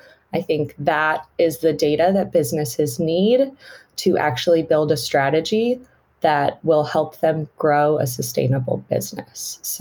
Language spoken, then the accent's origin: English; United States; now in United Kingdom; I'm obviously an American living in the UK